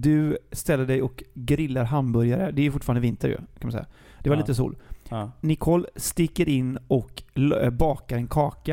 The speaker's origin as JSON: {"language": "Swedish", "town": "Gothenburg", "region": "Västra Götaland County", "country": "Sweden", "said": "för i och med att jag är från GBG"}